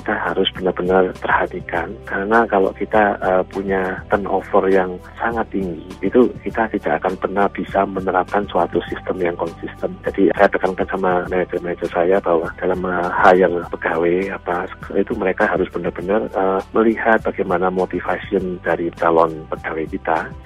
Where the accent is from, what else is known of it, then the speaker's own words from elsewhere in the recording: Indonesia; also born or lived in Richmond, Virginia, United States; now in Maryland, United States; tinggal di Cambridge, Maryland, sejak tahun 2004 ya. Sebelumnya saya tahun 2000 tinggal di Richmond, Virginia, waktu pertama saya datang dari Indonesia.